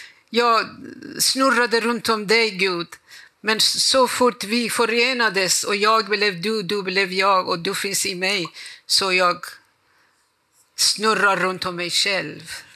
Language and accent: Swedish; Iran; Swedish is a second language; Eftersom jag vet som iranier, jag vet som jag kan om mitt språk.